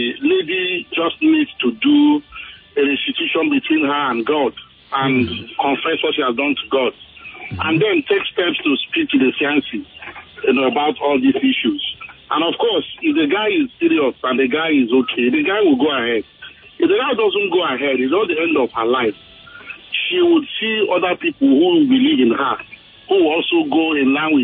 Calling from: Ikoyi, Lagos, Nigeria; I'm calling from Ikoyi.

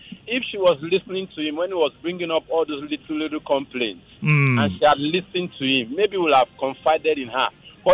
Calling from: Lekki, Lagos, Nigeria; I'm calling you from Lekki.

